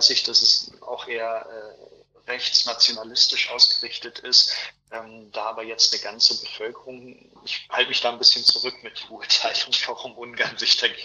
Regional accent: Lower Saxony, Germany; ich komme aus der Region Osnabrück, Vechta.

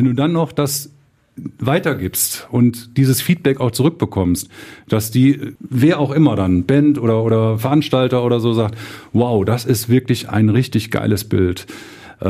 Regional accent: Düsseldorf, North Rhine-Westphalia, Germany; Ich muss ja dazu sagen, ich bin geborener Düsseldorfer.

